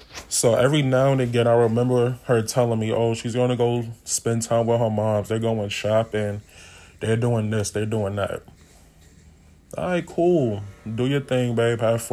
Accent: Queens, New York, United States; So I tell the nigga, I'm from Southside, Queens, bro.

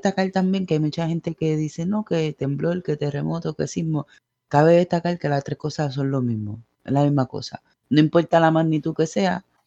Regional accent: Puerto Rico; vi una noticia en mi país que una mujer llamó a la autoridad de Puerto Rico

